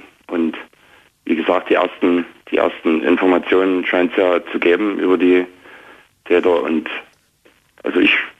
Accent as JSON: {"language": "German", "region": "Saxony", "country": "Germany", "said": "Also ich bin ja aus der Nähe von Dresden hier"}